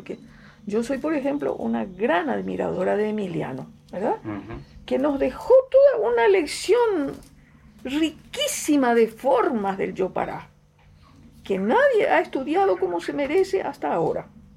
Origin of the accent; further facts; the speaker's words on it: Paraguay; Basta de discriminación y basta de desprecio al yopará, que es la lengua de mi pueblo.